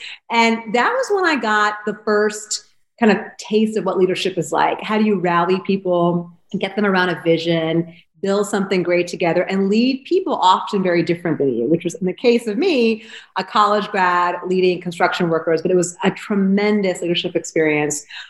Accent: New Jersey, United States; I was born and raised in New Jersey. I'm an East Coast girl. My parents are from India. They immigrated here many years ago.

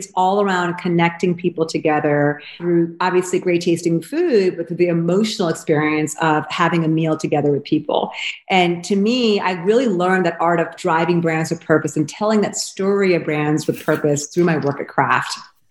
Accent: New Jersey, United States; I was born and raised in New Jersey. I'm an East Coast girl. My parents are from India. They immigrated here many years ago.

